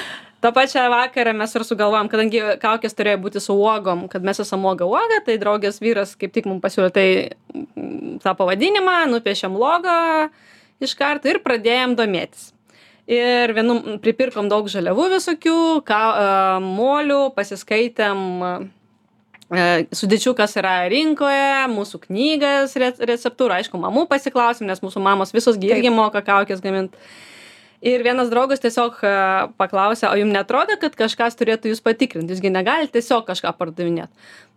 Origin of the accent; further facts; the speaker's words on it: Latvia; now in Vilnius, Lithuania; Taip, aš pati esu iš Latvijos ir atvažiavau į Vilnių dirbti čia finansų analitikę investiciniam fonde ir dirbau 5 metus.